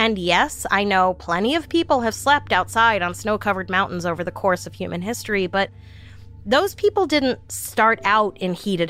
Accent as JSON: {"language": "English", "town": "New York City", "region": "New York", "country": "United States", "tie": "born or raised there", "said": "Trust me, I grew up in New York City. I know cold."}